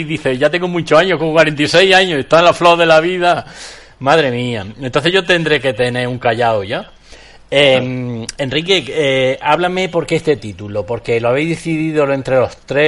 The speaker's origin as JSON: {"language": "Spanish", "region": "Andalusia", "country": "Spain", "said": "que en Granada, que yo soy granadino, como bien sabéis todos vosotros, en mi tierra, en la Alpujarra"}